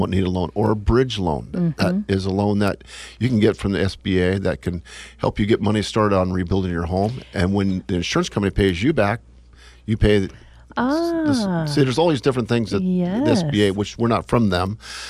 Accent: Oregon, United States; Well, first, Oregon doesn't have very many disasters. I'm from Oregon.

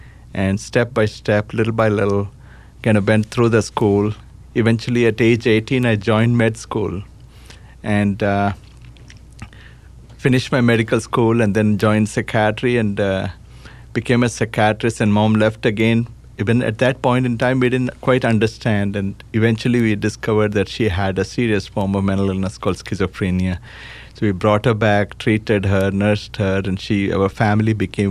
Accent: South India, India; And I come from South India. My father served in the Indian Air Force, so I'm son of an Air Force brat, right?

